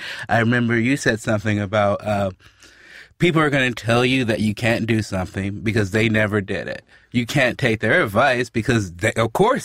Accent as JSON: {"language": "English", "town": "Chicago", "region": "Illinois", "country": "United States", "tie": "born or raised there", "said": "I grew up in Chicago."}